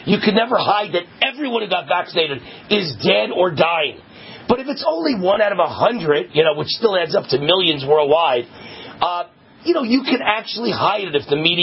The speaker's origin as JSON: {"language": "English", "region": "New York", "country": "United States", "said": "I come from New York."}